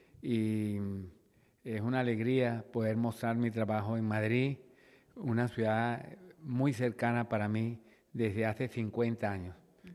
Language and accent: Spanish; Venezuela; moved away as an adult; also born or lived in Colombia; cuando tuve que salir por razones particulares de Venezuela y vivir en Colombia 2 años